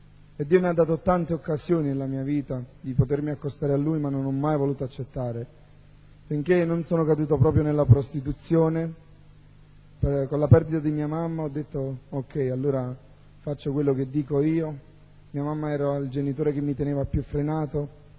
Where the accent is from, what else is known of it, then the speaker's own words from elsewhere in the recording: Naples, Campania, Italy; vengo da Napoli e ho 26 anni.